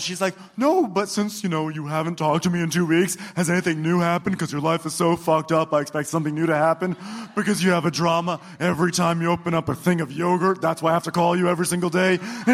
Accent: New York, United States; I mean, I'm from Nassau County.

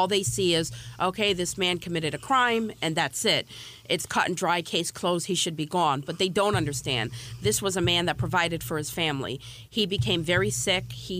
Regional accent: Hartford, Connecticut, United States; I am born and raised Hartford, Connecticut. I am as American as you get. I am French and Irish.

